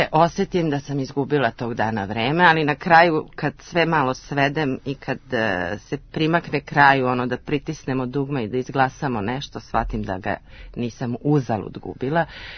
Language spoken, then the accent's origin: Serbian; Knjaževac, Southern and Eastern Serbia, Serbia; born there; U Knjaževcu.